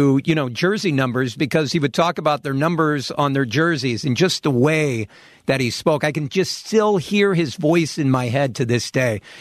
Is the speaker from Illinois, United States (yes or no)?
yes; Peoria, Illinois, United States; I grew up in Peoria, which is half Cubs, half Cardinals.